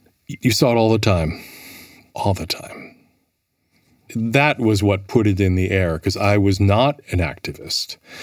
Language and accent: English; Milwaukee, Wisconsin, United States; Milwaukee, born and raised Milwaukee, bopped around to a couple different universities, graduated from the University of Minnesota.